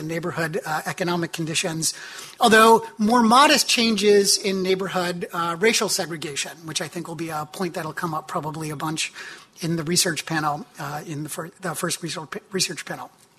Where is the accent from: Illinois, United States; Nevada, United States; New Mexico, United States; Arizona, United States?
Illinois, United States; Chicago; So to give you some sense for what the baseline neighborhoods look like in Chicago, my hometown, the Robert Taylor Homes, were one of the baseline sites.